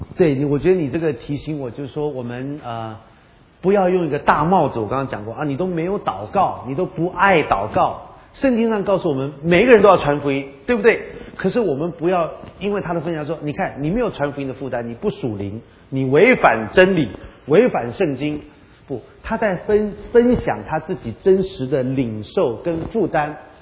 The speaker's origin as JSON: {"language": "Chinese", "country": "Taiwan", "said": "我在高中，我们台湾是考大学嘛，哈，我高中毕业就没有考上大学，然后我从小是在教会长大的"}